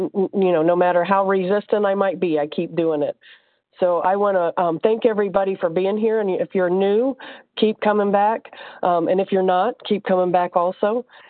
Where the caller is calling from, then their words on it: Indiana, United States; I'm calling from Indiana.